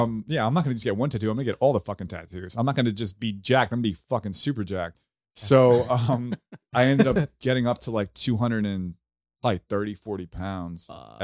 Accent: New York, United States; So a little backstory on that. I grew up in New York.

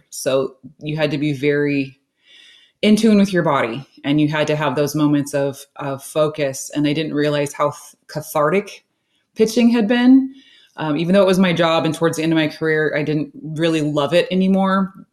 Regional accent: Concord, California, United States; Born and raised in California and in Concord, actually, which is just East Bay of Oakland.

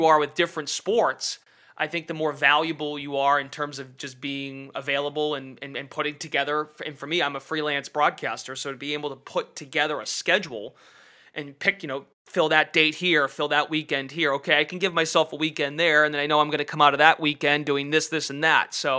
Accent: Lowell, Massachusetts, United States; I'm from Lowell, Mass originally.

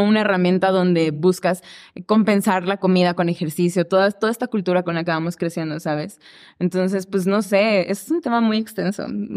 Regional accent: Veracruz, Mexico; Porque yo vivía en Veracruz, yo soy de Veracruz.

